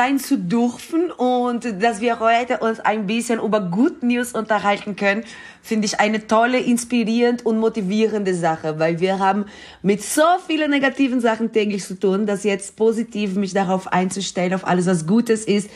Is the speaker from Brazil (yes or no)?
yes; Brazil; Ich bin in Brasilien geboren und aufgewachsen. Und ich bin in einem Straßenkinderprojekt aufgewachsen.